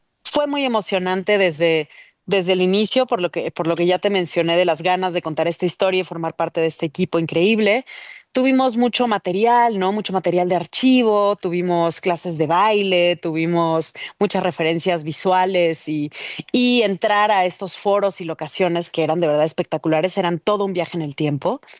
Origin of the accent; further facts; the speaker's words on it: Mexico; es importante nos sigamos cuestionando como mexicanos